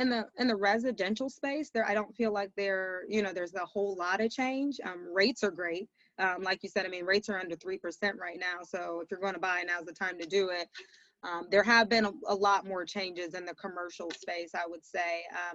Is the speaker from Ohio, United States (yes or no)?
yes; Columbus, Ohio, United States; So yeah, I'm from Columbus, born and raised.